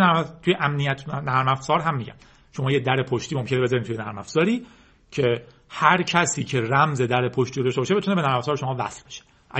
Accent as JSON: {"language": "Persian", "country": "Iran", "said": "خوشبختانه ما به عنوان یک ایرانی به اندازه کافی ازش شنیدیم"}